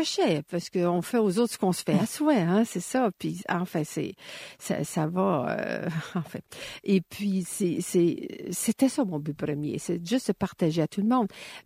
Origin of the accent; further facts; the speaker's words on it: Quebec, Canada; C'est la grande maison familiale chez nous au Québec.